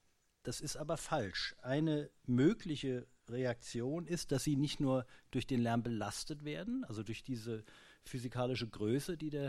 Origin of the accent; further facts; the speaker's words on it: Mainz, Rhineland-Palatinate, Germany; born there; ich bin in Mainz geboren, also von daher kannte ich einige dieser Sachen